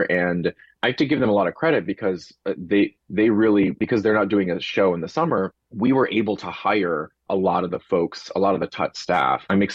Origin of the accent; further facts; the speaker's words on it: Houston, Texas, United States; also born or lived in New York, United States; And like you said, I'm from Houston originally, and I was in New York full time for the better part of about 7 years.